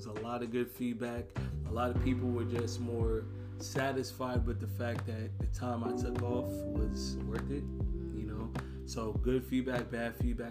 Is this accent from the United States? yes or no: yes; Long Island, New York, United States; You know, growing up on Long Island, I understood that there were more types of people than I even gave it credit for.